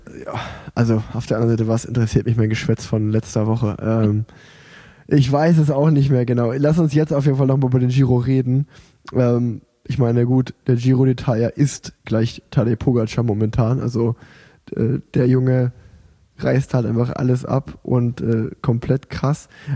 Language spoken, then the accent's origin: German; Germany; Da würde ich auch sagen, klar, fahre ich in meinem Heimatland.